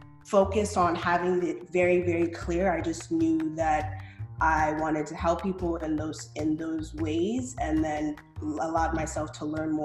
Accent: Connecticut, United States; I grew up in Connecticut. So I went to Haw High School in West Hartford, very suburban

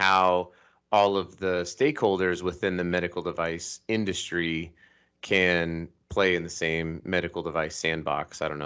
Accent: Colorado, United States; now in Salt Lake City, United States; But I was raised in Colorado, and I live in Salt Lake City, so that's cool.

